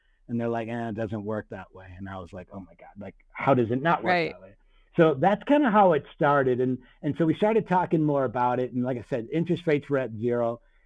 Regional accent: Chicago, Illinois, United States; So I grew up in Chicago, and I was a trader at the CME Group, Chicago Board of Trade, for 22 years.

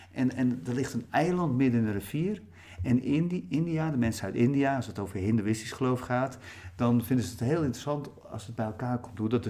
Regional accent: Dordrecht, South Holland, Netherlands; also born or lived in Rotterdam; Vanuit het schip ben ik naar internaat gegaan met mijn 7e jaar in Rotterdam. Mm-hmm. Dus de eerste 2 jaar heb ik in Rotterdam gezeten. En daarna in Dordrecht. En daar heb ik eigenlijk de meeste tijd gezeten.

